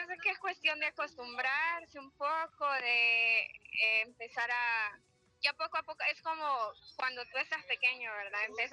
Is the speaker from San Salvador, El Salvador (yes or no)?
yes; Apopa, San Salvador, El Salvador; now in Moscow, Russia; Yo soy de Apopa.